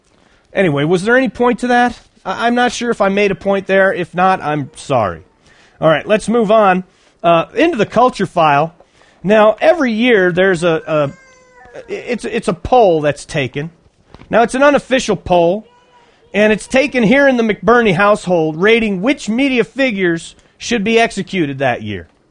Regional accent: Texas, United States; I happen to know that because I grew up in Texas, and I speak some Texan.

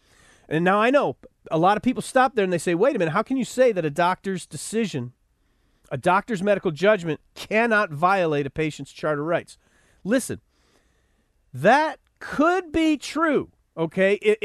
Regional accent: Buffalo, New York, United States; born there; I mean, I was born there, but I never lived there. I was born in South Buffalo, and I lived there for like a couple of months.

